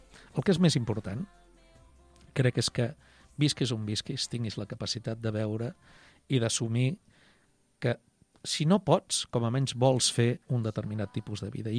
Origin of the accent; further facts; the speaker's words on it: Cabdella, Catalonia, Spain; now in Sabadell, Spain; jo sóc de la Vall Fosca, jo sóc de Cabdella, encara que no es noti amb l'accent ara, però vaja, costa molt poc recuperar-lo.